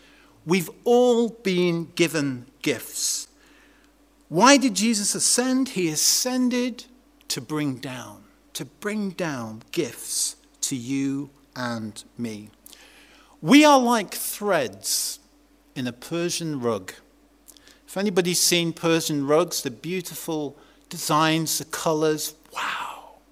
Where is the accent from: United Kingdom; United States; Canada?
United Kingdom; England; Jestem Anglikiem, nie mówię dobrze po polsku. I'm English. I don't speak much Polish.